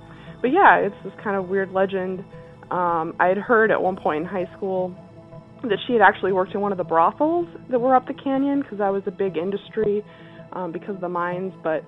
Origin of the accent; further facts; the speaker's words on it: Utah, United States; I grew up in Utah, central Utah, near a town called Helper.